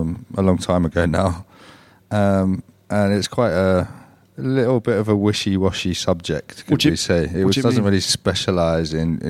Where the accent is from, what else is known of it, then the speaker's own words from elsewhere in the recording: London, United Kingdom; I'm from London.